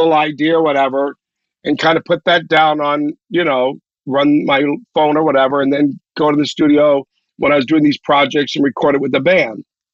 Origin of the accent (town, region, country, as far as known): Miami, Florida, United States; born or raised there